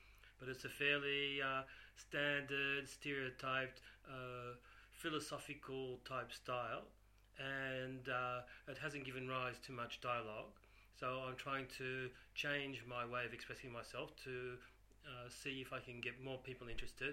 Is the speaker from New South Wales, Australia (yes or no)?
yes; Sydney, New South Wales, Australia; moved away as an adult; now in France; I'm 58 years old. I come from Sydney in Australia. I came to France 30 years ago, or a little more than 30 years ago, to study philosophy